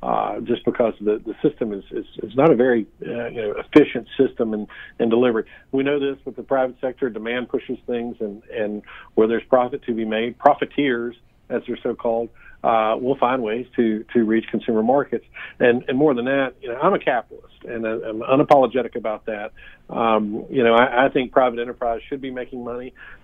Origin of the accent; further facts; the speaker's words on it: North Carolina, United States; I'm from Lincoln County originally. My wife is from Virginia.